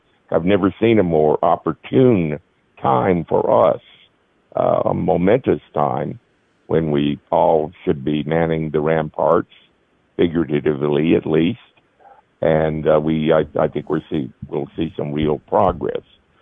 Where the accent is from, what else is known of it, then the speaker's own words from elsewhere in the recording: Alabama, United States; Well, I grew up in the South, of course, amidst the turmoil created by our enemies through the so-called civil rights movement. I grew up in Alabama, North Alabama, and it had a pretty profound effect on me.